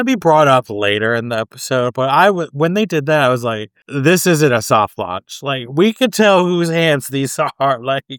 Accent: California, United States; I am from California, but I feel like I'm a Texan.

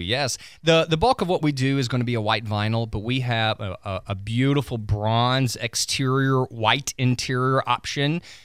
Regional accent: Mobile, Alabama, United States; I'm from Mobile, Alabama, okay? And I've seen every hurricane since 1987.

